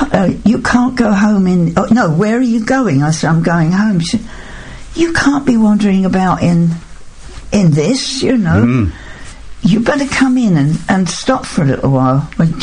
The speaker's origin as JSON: {"language": "English", "town": "Mountnessing", "region": "East of England", "country": "United Kingdom", "tie": "born or raised there", "also_born_or_lived": "Southend / Hutton", "said": "I was born in Southend."}